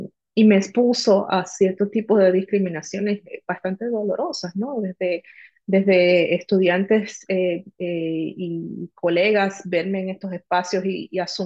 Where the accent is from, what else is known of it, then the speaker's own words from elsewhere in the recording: New Jersey, United States; yo crecí en New Jersey, que es un estado que tiene una población dominicana enorme.